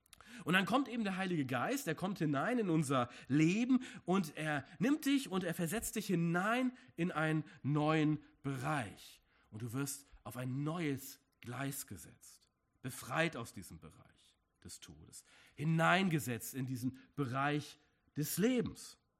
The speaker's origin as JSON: {"language": "German", "region": "Hamburg", "country": "Germany", "tie": "born or raised there", "said": "Ich bin als Kind in meiner Heimatstadt Hamburg immer gerne U-Bahn gefahren."}